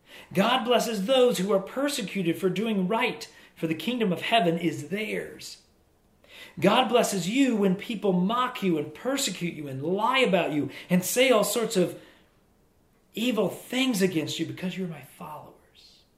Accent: South Dakota, United States; So I grew up in South Dakota. I love South Dakota.

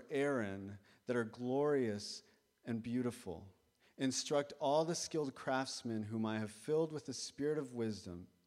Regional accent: Ontario, Canada; like I know people from growing up in Waterloo region

